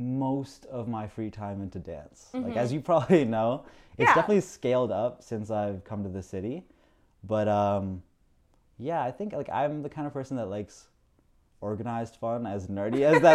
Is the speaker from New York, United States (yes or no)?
yes; Scarsdale, New York, United States; I'm from Westchester, New York, Scarsdale specifically.